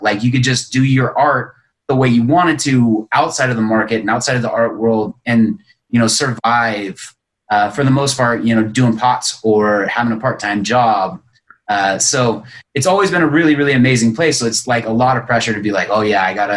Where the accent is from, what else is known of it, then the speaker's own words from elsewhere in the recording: Reno, Nevada, United States; Okay. Well, I've been other places, but I've only lived here.